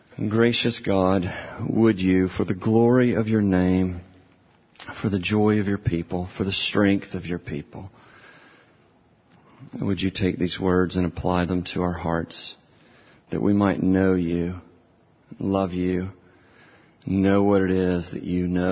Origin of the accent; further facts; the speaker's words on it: Starkville, Mississippi, United States; You know, I grew up in Mississippi, in Starkville, and it wasn't until I was in college that I first had friends who grew up on the beach.